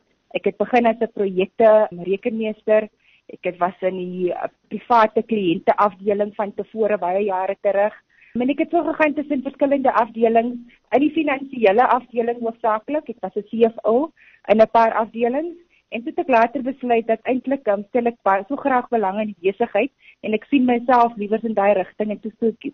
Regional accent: Hankey, Eastern Cape, South Africa; ek is van so'n dorpie met die naam Hankie. Dit is 'n plattelandse dorpie in die Ooskaap. Ek het daar groot geraak, my skoolloopbaan daar voltooi.

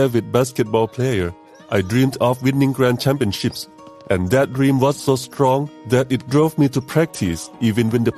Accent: Chiang Mai, Thailand; I am currently 28 years old. … I am from Chiang Mai.

